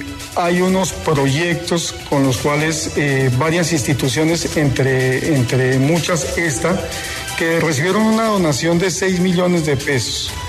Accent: Colombia; como colombianos estamos presentes en las montañas de Colombia.

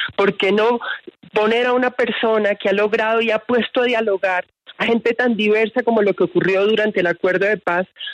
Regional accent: Colombia; todos como colombianos desde cada una de nuestras casas

